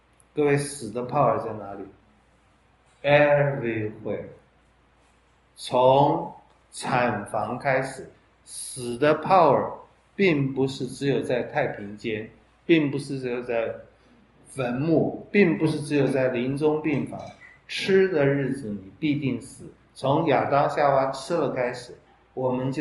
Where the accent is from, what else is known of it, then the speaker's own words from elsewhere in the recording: China; 我们中国人我觉得没有多讲这些，生和死都是很大的问题。